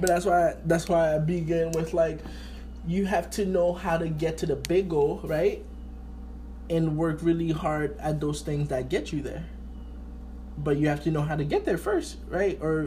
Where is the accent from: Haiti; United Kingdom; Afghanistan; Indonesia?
Haiti; I was like, yo, it's crazy how, like, I grew up in Haiti and stuff like that.